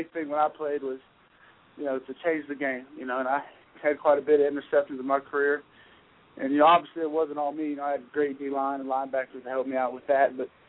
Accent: Cincinnati, Ohio, United States; No, I'm from Cincinnati.

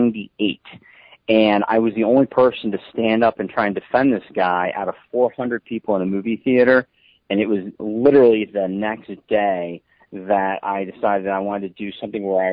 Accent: Cincinnati, Ohio, United States; also born or lived in New Jersey; I was born in New Jersey. I lived there until I was 6 and a half, which is why I'm a diehard New York Yankees fan. My family then moved to Cincinnati in 1978, and I lived there for 21 and a half years

